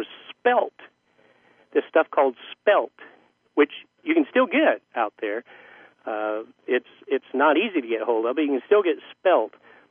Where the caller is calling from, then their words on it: the South, United States; I know I'm calling from the South. The South is where cotton used to be grown, and it was the home of the textile industry.